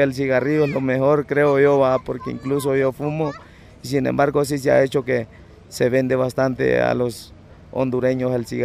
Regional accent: Guatemala; con eso venimos desde Guatemala

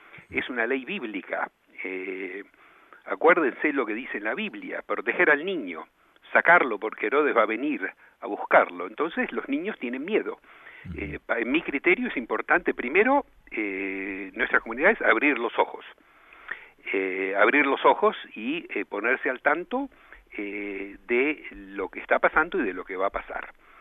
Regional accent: Argentina; Yo soy de la Argentina

